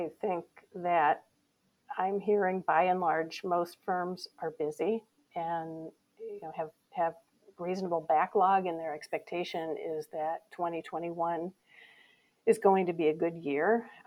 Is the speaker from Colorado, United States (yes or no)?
no; Massachusetts, United States; my experience in my home state of Massachusetts